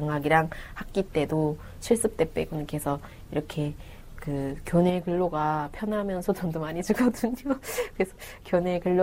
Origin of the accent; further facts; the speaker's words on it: North Korea; now in South Korea; 그때는 좀 제가 북한에서 왔다는 걸 숨기고 싶었어요.